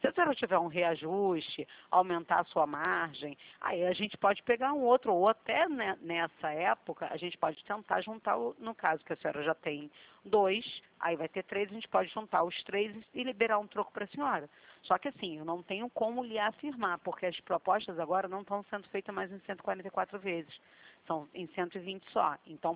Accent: Rio de Janeiro, Brazil; Sou do Rio.

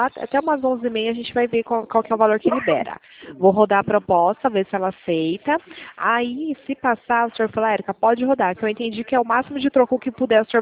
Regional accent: Pirassununga, São Paulo, Brazil; eu sou daqui de Pirassununga.

